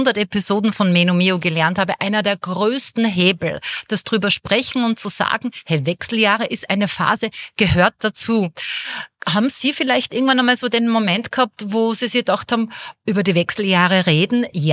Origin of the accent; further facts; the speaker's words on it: Austria; Bei uns in Österreich, also ich habe vor 3 Jahren begonnen, mich um das Thema anzunehmen.